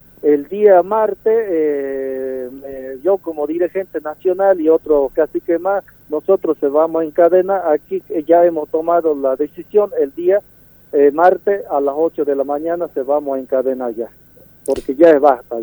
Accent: Argentina; también somos argentinos también, como cualquier gente

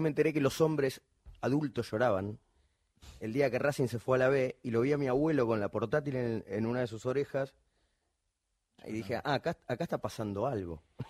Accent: Argentina; primero que nada casi somos fútbol, los argentinos

